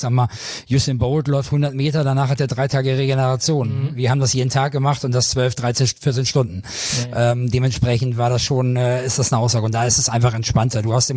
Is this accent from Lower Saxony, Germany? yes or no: yes; Lower Saxony, Germany; born there; Nein, ich bin gebürtiger Südniedersachse. Also Raum Göttingen unten, da komme ich her gebürtig.